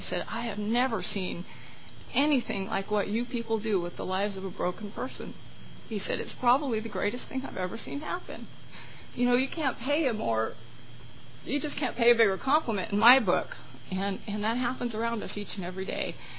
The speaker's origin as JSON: {"language": "English", "town": "Redondo Beach", "region": "California", "country": "United States", "tie": "born or raised there", "said": "I grew up in Redondo Beach. I was born and raised there."}